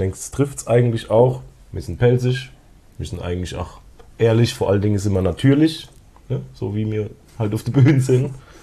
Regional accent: Wachenheim an der Weinstraße, Rhineland-Palatinate, Germany; eigentlich komme ich aus Wachem, aus der Vorderpfalz, aber bin jetzt aufgrund des Studiums habe ich mich jetzt mal zeitlang in die Südpfalz abgesetzt, aber ich komme zurück.

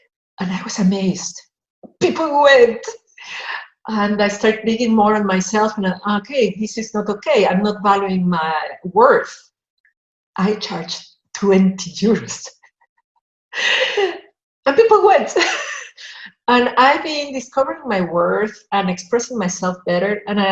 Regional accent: Mexico; I come from Mexico. In Mexico, we say something like, a woman pulls harder than 20 donkeys.

